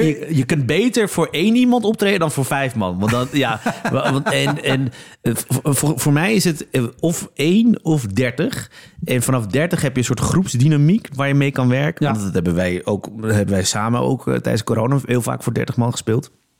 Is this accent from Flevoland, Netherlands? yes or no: no; Amsterdam, North Holland, Netherlands; want ik ben in Amsterdam-Oost opgegroeid.